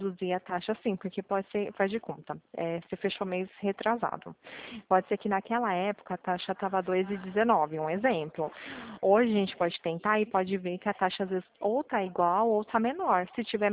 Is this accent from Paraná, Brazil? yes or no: no; Pirassununga, São Paulo, Brazil; eu sou daqui de Pirassununga, tá?